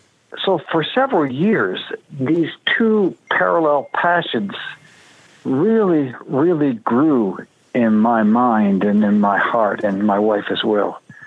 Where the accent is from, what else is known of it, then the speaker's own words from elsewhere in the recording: Eastern Canada, Canada; I come from the East.